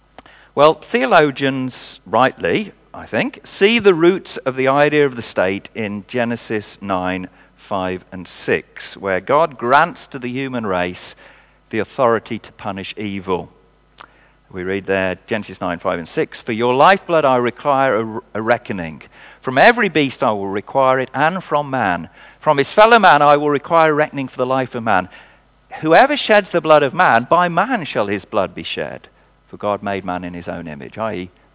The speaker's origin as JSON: {"language": "English", "region": "Midlands", "country": "United Kingdom", "said": "I'm probably a Saxon rather than a Norman. I come from the Midlands"}